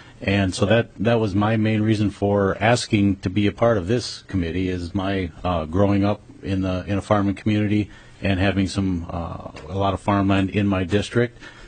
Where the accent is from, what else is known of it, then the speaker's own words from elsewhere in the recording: Watertown, South Dakota, United States; I grew up in Watertown, South Dakota, farming community.